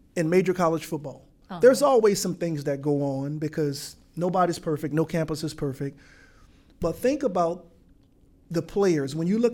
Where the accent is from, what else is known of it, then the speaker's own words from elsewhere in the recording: New Orleans, Louisiana, United States; moved away; My journey and my story is I'm from New Orleans, Louisiana. I ended up here, my family and I, because of Hurricane Katrina.